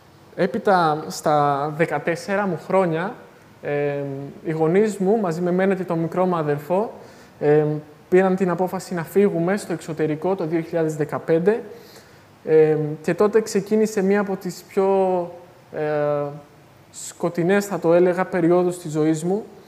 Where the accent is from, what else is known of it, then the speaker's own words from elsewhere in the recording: Athens, Attica, Greece; now in Thessaloniki, Greece; είμαι από την Αθήνα και είμαι στο τρίτο έτος στην Οδοντιατρική Σχολή εδώ στο Αριστοτέλειο Πανεπιστήμιο.